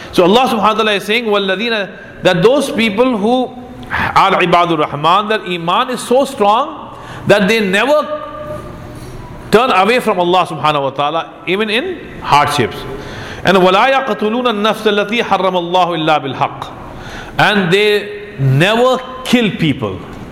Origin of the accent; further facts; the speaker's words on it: Lucknow, Uttar Pradesh, India; I come from India, and I come from a city called Lucknow, which is populated by Shia people. The government in Lucknow was all Shia people for 200 plus years.